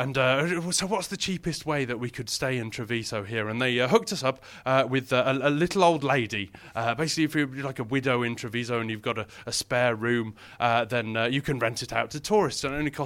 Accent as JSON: {"language": "English", "town": "Wolverhampton", "region": "West Midlands", "country": "United Kingdom", "said": "I'm from Wolverhampton."}